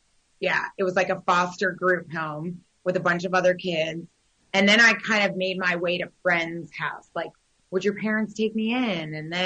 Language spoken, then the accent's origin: English; Chicago, Illinois, United States; I'm from Chicago.